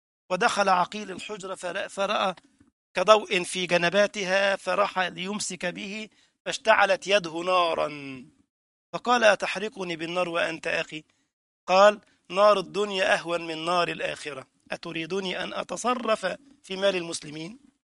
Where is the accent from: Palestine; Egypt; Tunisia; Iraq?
Egypt; كان احد المشايخ عندنا في مصر رحمه الله